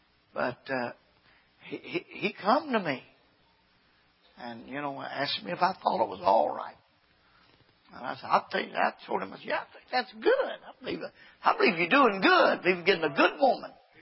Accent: Morton's Gap, Kentucky, United States; I was born and raised in Morton's Gap 62 years ago. I'm too far behind to learn.

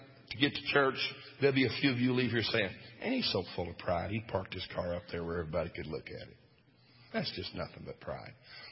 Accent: Missouri, United States; I'm from Southeast Missouri. And when you shake us like that, it's fighting stuff, right?

